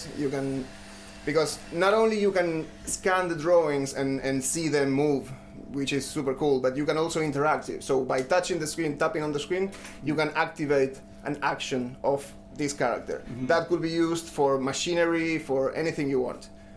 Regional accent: Argentina; English is a second language; now in Denmark; And … and me are from Argentina.

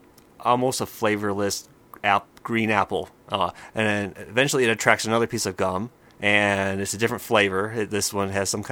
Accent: Bay City, Michigan, United States; I grew up in Bay City, Michigan. right in the middle of the state.

